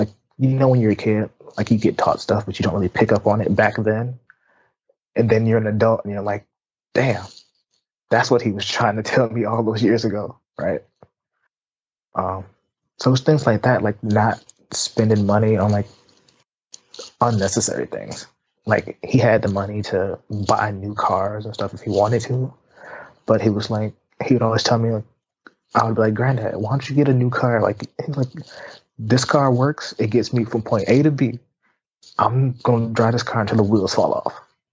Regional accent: Detroit, Michigan, United States; growing up in Detroit, my dad was in the military.

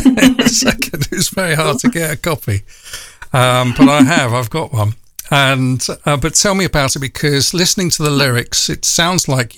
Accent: London, United Kingdom; I'm from North London

